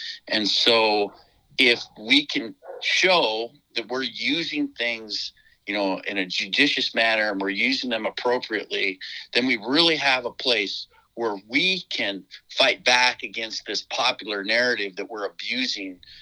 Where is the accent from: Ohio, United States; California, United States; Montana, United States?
Montana, United States; I mean, I grew up in Montana, and a lot of the rural places where cattle are raised, the veterinarians are far, few and far in between.